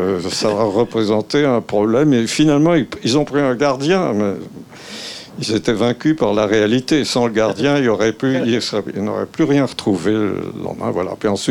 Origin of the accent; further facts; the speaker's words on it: Clermont-Ferrand, Auvergne-Rhône-Alpes, France; arriver à Marseille et de là à Clermont-Ferrand, ma ville natale.